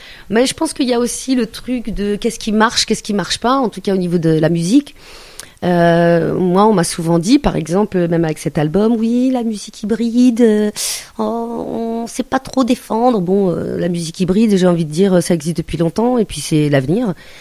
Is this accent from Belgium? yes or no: no; Angoulême, Nouvelle-Aquitaine, France; je suis née à Angoulême, donc je suis franco-maghrébine, charentaise berbère